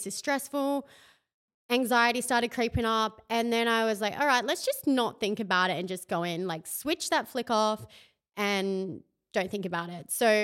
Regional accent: Tasmania, Australia; I grew up in Tasmania, right at the bottom, hour away from my school. Like, I'm like proper bottom of the world, so countryside.

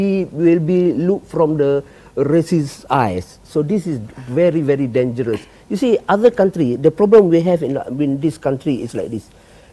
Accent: Malaysia; We are citizen. We are Malaysian.

